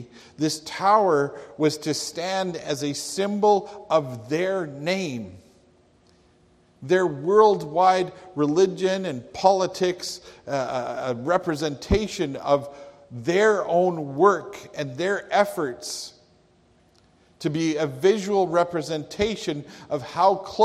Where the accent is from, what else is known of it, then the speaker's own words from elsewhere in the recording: Calgary, Alberta, Canada; I remember growing up in Calgary.